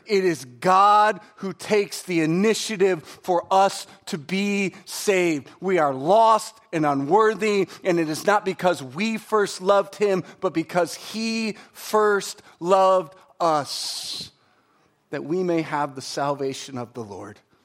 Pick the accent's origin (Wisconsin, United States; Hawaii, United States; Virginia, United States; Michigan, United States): Michigan, United States; Waterford; It's like, "Listen, I'm from Waterford. Like, you got to get out more, because Waterford is not..."